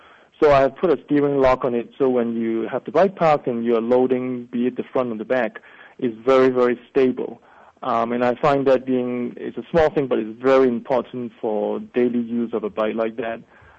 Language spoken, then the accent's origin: English; Hong Kong; I grew up in Hong Kong, China, during the 70s and the 80s, when it was actually still a British colony.